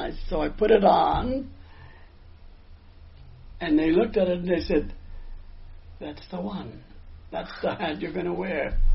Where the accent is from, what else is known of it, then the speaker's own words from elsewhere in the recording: Harlem, New York, United States; I was a kid from Harlem originally.